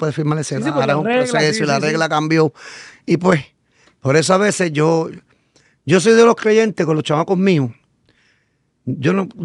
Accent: Mayagüez, Puerto Rico; yo vengo de un residencial, yo me crié en el Candelaria, en el Yagüe, toda mi vida

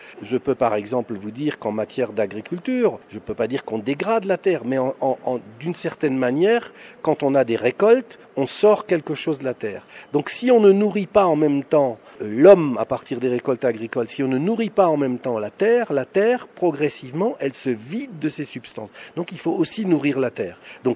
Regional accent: France; Moi, je suis français, j'habite Montpellier.

